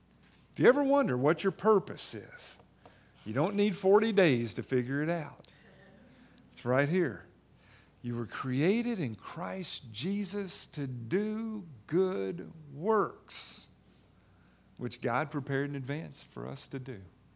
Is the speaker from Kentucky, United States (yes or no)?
yes; Kentucky, United States; I'm a simple person. I'm from Kentucky.